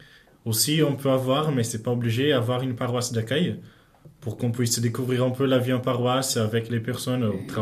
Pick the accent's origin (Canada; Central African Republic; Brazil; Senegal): Brazil; French is a second language; now in France; Eh bien, moi, je viens du Brésil. C'est ma troisième année en France. Eh bien, je suis arrivé en France avec la communauté du Bon Pasteur.